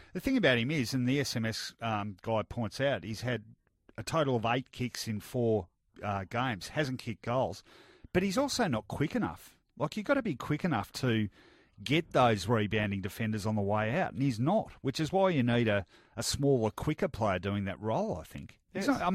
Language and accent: English; East Malvern, Victoria, Australia; I grew up in East Malvern. I did go to a government school.